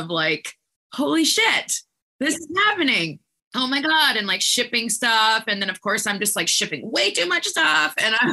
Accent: Canada; you know how it is as a Canadian, you really have to make these huge sacrifices and huge moves to kind of get out of the country

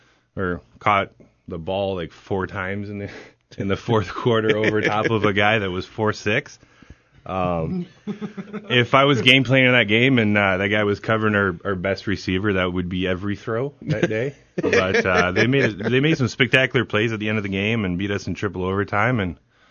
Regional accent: Canada; Listen, I'm not going to put anybody on blast, especially being Canadian.

